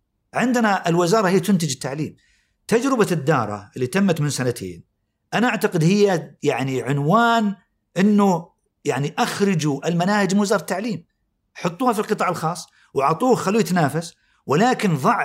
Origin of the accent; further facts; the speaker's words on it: Saudi Arabia; في كثير من الرؤى يعني تعالج المشكلة اللي عندنا في السعودية